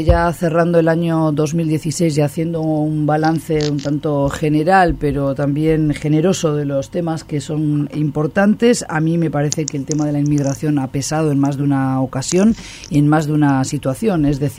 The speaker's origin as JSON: {"language": "Spanish", "town": "Vitoria", "region": "Basque Country", "country": "Spain", "said": "de Vitoria, él es de Navarra."}